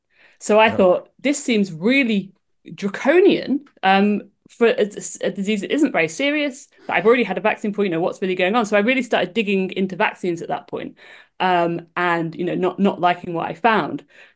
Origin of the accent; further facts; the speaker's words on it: Keele, West Midlands, United Kingdom; also born or lived in London; now in Huddersfield, United Kingdom; I'm originally from Stoke, a small village in Stoke called Keel. My dad lectured at the university there, so I grew up there.